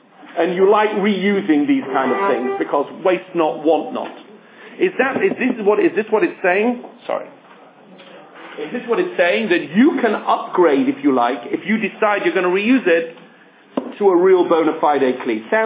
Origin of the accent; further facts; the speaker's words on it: England, United Kingdom; And of course I'm English, so we don't call them diapers. We call them nappies.